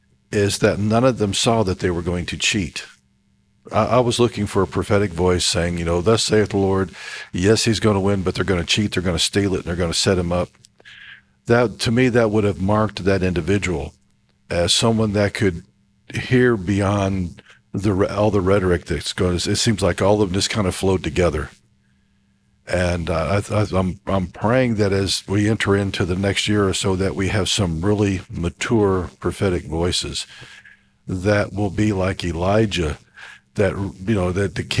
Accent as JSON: {"language": "English", "region": "Missouri", "country": "United States", "said": "I'm from Missouri."}